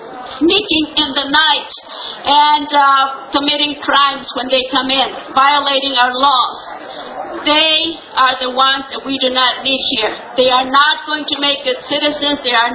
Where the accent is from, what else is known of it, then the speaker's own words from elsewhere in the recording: Mexico; now in United States; I know because I came from Mexico and I know how people manipulate others.